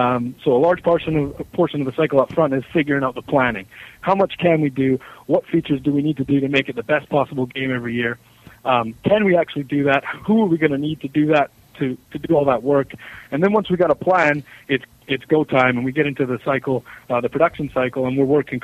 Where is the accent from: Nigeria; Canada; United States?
Canada; Vancouver, British Columbia; But I grew up here in Vancouver. As I told you, I'm half Jamaican, so my dad was born and raised in Jamaica.